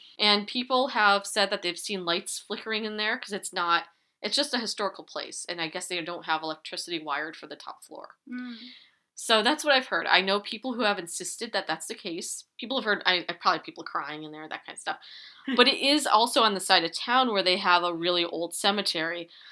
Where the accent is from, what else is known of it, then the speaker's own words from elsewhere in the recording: Tolland, Connecticut, United States; in my hometown of Tolland, they have the Benton Homestead, which I did not go there because it was haunted.